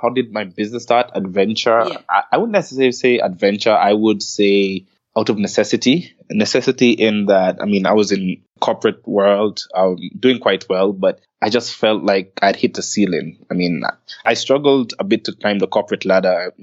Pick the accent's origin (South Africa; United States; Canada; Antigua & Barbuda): Antigua & Barbuda; now in Kenya; So I'm based here in Kenya right now. I was actually born in Kenya, but I've never lived here. I grew up in the Caribbean island of Antigua and Barbuda. It's a small twin island state.